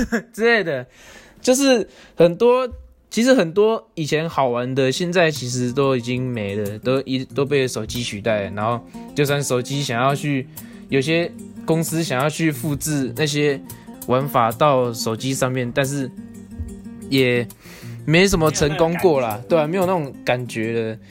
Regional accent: Yingge, New Taipei, Taiwan; 因为那边我住莺歌，我是住在莺歌的

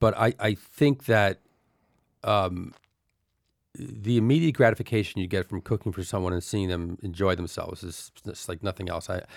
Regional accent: Elizabeth, New Jersey, United States; First off, I grew up in Elizabeth, New Jersey, and this was in Clark, New Jersey.

